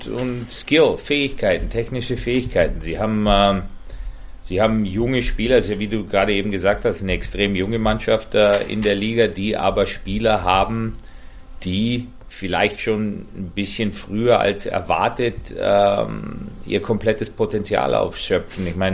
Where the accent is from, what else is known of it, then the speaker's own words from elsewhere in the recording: Germany; Wir waren damals 2 Deutsche